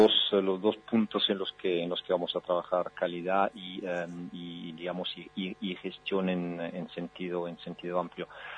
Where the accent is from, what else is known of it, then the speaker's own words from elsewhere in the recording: Italy; Yo soy italiano, por ejemplo